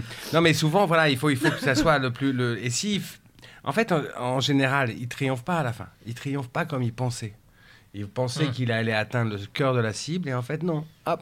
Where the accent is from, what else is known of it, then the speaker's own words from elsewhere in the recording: Nouvelle-Aquitaine, France; souvent, on part chez moi au Pays Basque, souvent.